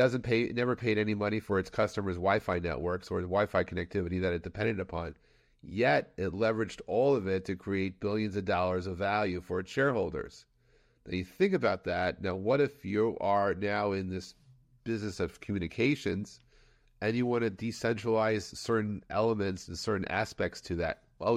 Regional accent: New York City, New York, United States; growing up in New York City, if I called from Queens to Manhattan, it was actually not a free phone call.

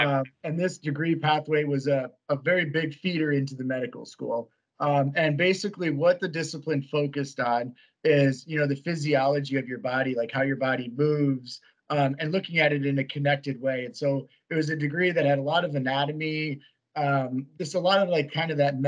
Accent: Iowa, United States; Again, I'm originally from Iowa. And so University of Iowa having a very strong school of medicine and everything, that was kind of natural choice.

